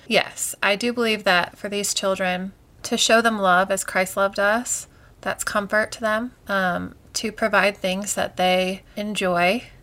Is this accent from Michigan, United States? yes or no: yes; Detroit, Michigan, United States; We grew up together in Detroit, Michigan, and it just so happens that we both live with our families now in South Carolina